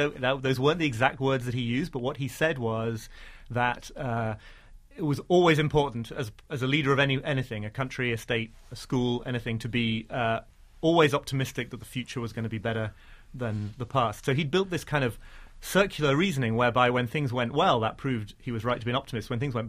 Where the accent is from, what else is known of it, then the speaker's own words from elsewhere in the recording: United Kingdom; as a Brit